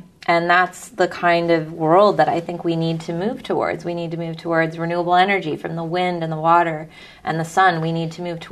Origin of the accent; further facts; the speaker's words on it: California, United States; I'm a woman, I came from California, I have a degree in biology